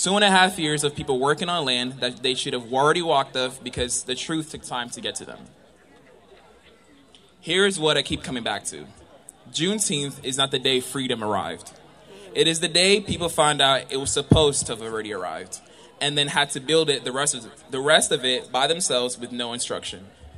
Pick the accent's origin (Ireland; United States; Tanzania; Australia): Tanzania; born there; I was born in Tanzania.